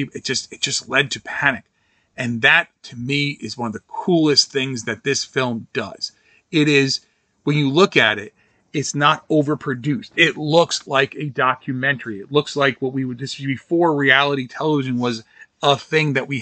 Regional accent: New York, United States; but like growing up in New York, if we were watching TV and Chuck Scarborough and whoever came on and he said something, you believed them

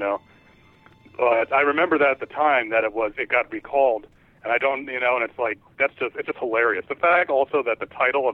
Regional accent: New York, United States; Where I grew up in New York, we could get, 660 and 880, which were the two giant stations that broadcast from Manhattan, and that's it.

